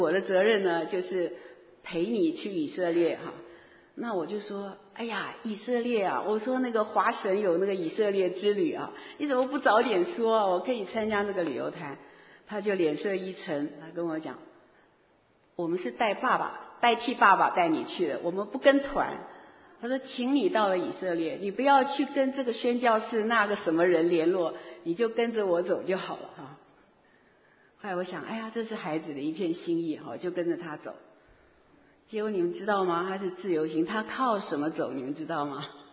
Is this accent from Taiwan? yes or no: yes; Taiwan; 我以为就在我老家台湾哪里走一走